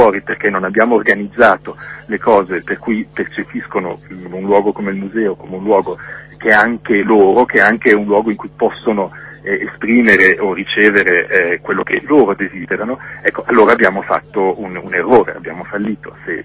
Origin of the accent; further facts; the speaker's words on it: Milan, Lombardy, Italy; born there; della mia città natale, che è Milano